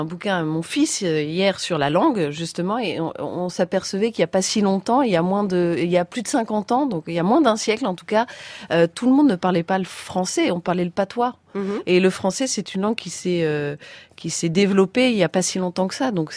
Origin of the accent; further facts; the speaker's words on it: Tunisia; moi, je suis tunisienne.